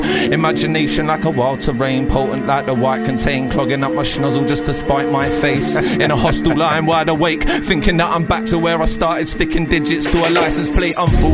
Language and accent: English; North West England, United Kingdom; I'm from Lancashire, innit?